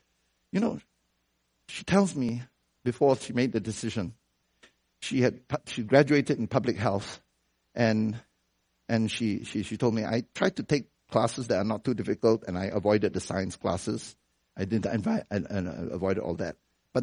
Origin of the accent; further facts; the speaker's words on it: United States; you know, I'm American, so I use words like the most, right?